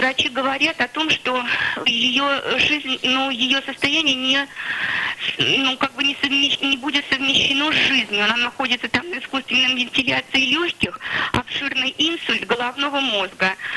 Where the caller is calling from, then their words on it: Pskov Oblast, Russia; я звоню из Псковской области.